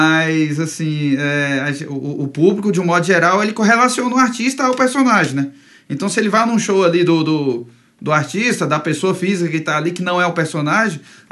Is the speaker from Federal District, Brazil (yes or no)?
yes; Brasília, Federal District, Brazil; a gente é com muito orgulho, a gente é da periferia de Brasília aqui.